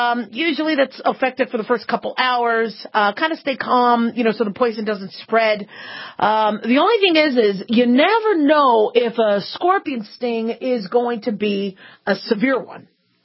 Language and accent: English; Phoenix, Arizona, United States; I grew up in Phoenix, Arizona, and, scorpions were all over the place.